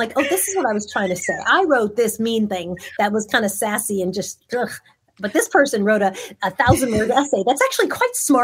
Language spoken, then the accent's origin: English; Long Island, New York, United States; I grew up middle class in Long Island.